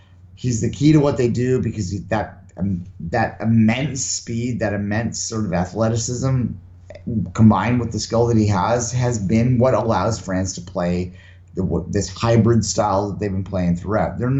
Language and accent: English; England, United Kingdom; even though I'm English